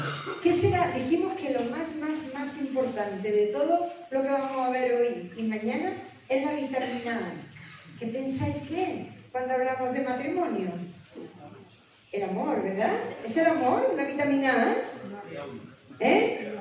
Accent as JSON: {"language": "Spanish", "town": "Puente Genil", "region": "Andalusia", "country": "Spain", "said": "yo soy de Córdoba, será de la vieja Andalucía, entonces. Bueno, en realidad sí, de Córdoba, pero de un pueblo, soy de Puente Genil, el pueblo de la carne membrillo."}